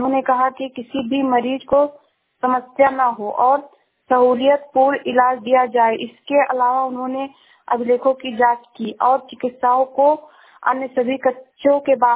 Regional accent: Uttar Pradesh, India; मैं जिला श्रावस्ती से हूँ।

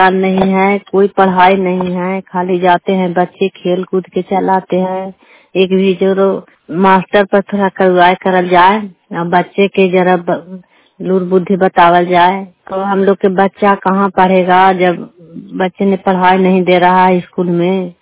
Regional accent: Bihar, India; मैं बिहार के रहने वाला हूं, गया क्षेत्र में रहते हैं।

